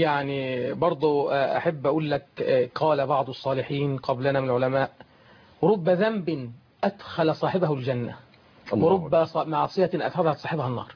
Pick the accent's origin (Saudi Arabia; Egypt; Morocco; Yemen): Egypt; Suez, Suez Governorate; كنت بعطي درس عندنا في السويس،